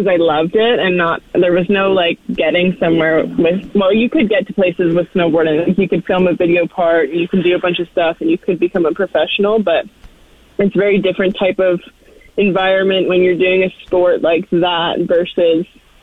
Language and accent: English; Fort McMurray, Alberta, Canada; Yeah, a lot of times people are shocked, or they ask, like, where I grew up riding in McMurray. But I think a lot of people are shocked. Like, anyone who's from McMurray, has experienced the shock from other people when you say you're from there